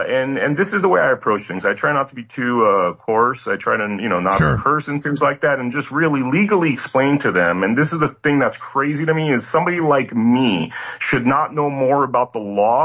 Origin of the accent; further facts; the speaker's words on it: Los Angeles, California, United States; also born or lived in Toronto; I was born in Toronto, but grew up in Los Angeles, so I still have my Canadian passport